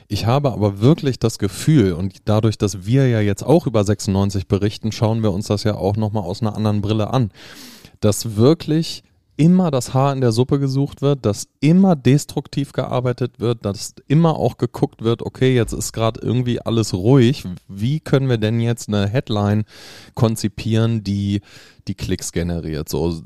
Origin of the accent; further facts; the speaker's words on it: Hanover, Lower Saxony, Germany; Und ich bin von meiner Geburt an bin ich Hannoveraner